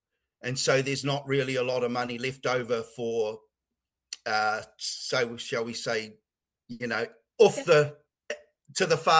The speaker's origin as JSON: {"language": "English", "region": "Wellington", "country": "New Zealand", "tie": "born or raised there", "said": "and I've lived here approximately nearly half my life, 30 years. I'm not originally from here. I was brought up in Wellington, capital city of New Zealand. But my indigenous links, my Maori links, and my homelands in a place called Rotorua, and on the east coast in a place up called Wairoa."}